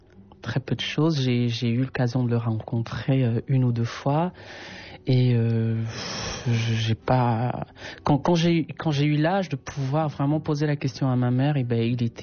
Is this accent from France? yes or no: no; Cameroon; moved away; depuis que je suis partie du Cameroun